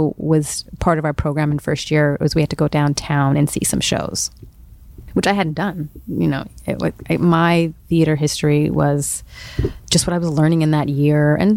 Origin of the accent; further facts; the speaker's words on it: Scarborough, Ontario, Canada; I grew up in Scarborough, and I was just sort of, writing down what I saw in my own community